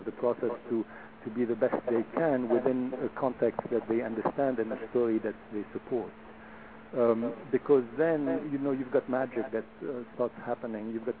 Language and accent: English; Beirut, Beirut Governorate, Lebanon; I was born in Beirut, Lebanon. My father is French. My mother is Lebanese. And so I was, you know, I have a French name because of my father